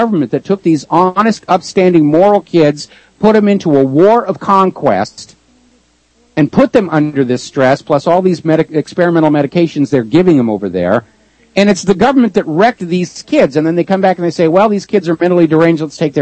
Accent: New England, United States; I grew up in New England farming country

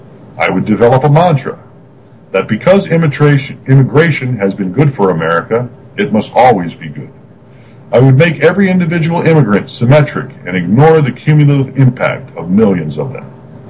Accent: Garfield Heights, Ohio, United States; And then I went to work at a local ice company there in my hometown of Garfield Heights, driving a truck for one of my my parents' friends

